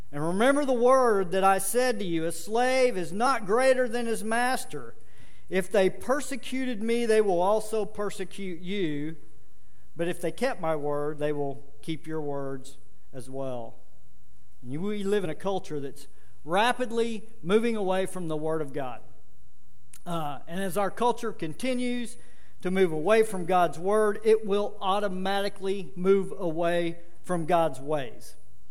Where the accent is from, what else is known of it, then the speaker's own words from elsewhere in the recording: Arlington, United States; You know, as a young man growing up in Arlington, I always wanted to stay out later and later.